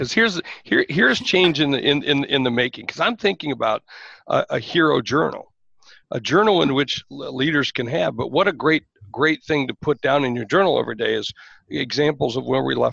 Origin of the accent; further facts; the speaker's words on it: Sioux Falls, South Dakota, United States; You know, I'm originally from Sioux Falls. And when I was in Sioux Falls growing up as a young man in business